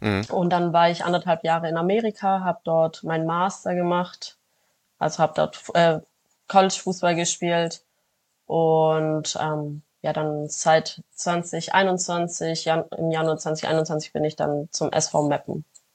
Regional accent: Komotini, Eastern Macedonia and Thrace, Greece; Ich komme aus Sedes und Komotini.

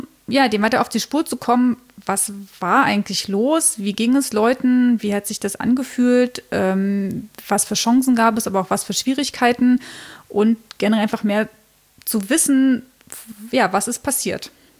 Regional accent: Berlin, Germany; born there; Ich wurde 1984 in Ost-Berlin geboren und war zum Mauerfall eben auch entsprechend klein.

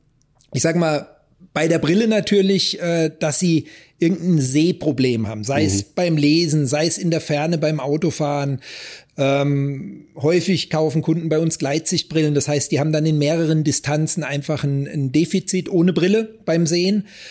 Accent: Hesse, Germany; ursprünglich komme ich aus Hessen, habe dort meine Ausbildung gemacht

